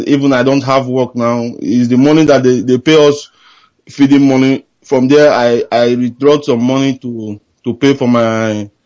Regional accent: Ikenga, Anambra, Nigeria; now in Norway; I'm from Ikenga town in Agwata, local government.

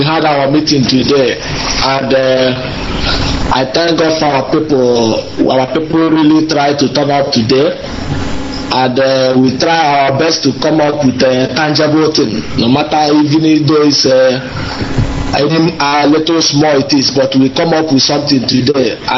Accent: Anambra, Nigeria; I am from Anambra State, born and brought up. I also grew up in the village, like you always say.

